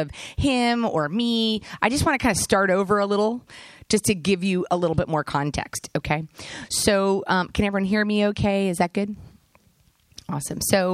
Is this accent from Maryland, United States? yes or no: yes; Columbia, Maryland, United States; I'm from Columbia, Maryland, and I was born and raised, went to Hammond High School right down the road.